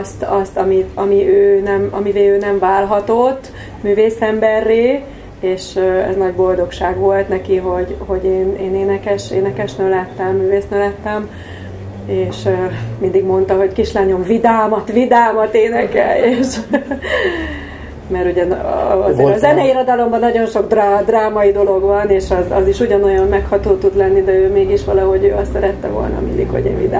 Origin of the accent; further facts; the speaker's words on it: Pécs, Baranya, Hungary; now in Vasad, Hungary; Én Pécsről származom, úgyhogy az élet ide sodort minket Vasadra. Ezt hát álmomban nem gondoltam volna, hogy mi Vasadon fogunk élni, de mégis valahogy ugye Jóisten ide vezérelt minket. Tehát Pécs volt a gyerekkori bázis, ahol fölnevelkedtem, 20 éves koromig én ott éltem